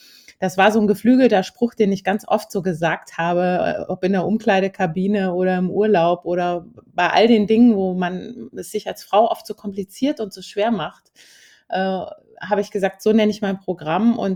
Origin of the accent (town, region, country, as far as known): Hümme, Hesse, Germany; born or raised there